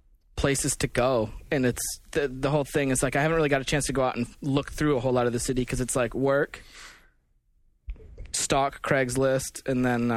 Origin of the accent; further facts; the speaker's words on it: Michigan, United States; And I was like, "I'm from Michigan."